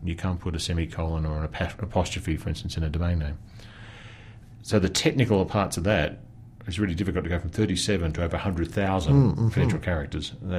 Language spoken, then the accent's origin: English; Australia; my home country, which is Australia.